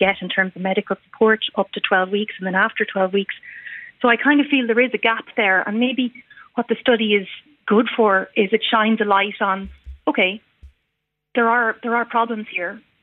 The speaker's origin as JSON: {"language": "English", "town": "Sligo", "region": "Connacht", "country": "Ireland", "lives_now": "Dublin, Ireland", "said": "I'm living in the Dublin area. I'm from Sligo originally. For people in the Northwest, there's very little in terms of access to long COVID support."}